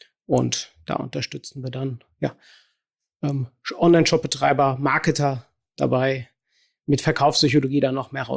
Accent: Cologne, North Rhine-Westphalia, Germany; Ich bin aus Köln, habe mein Büro in Aachen.

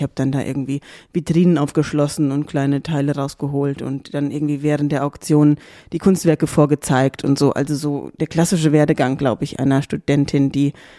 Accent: Darmstadt, Hesse, Germany; Also ich bin in Darmstadt aufgewachsen.

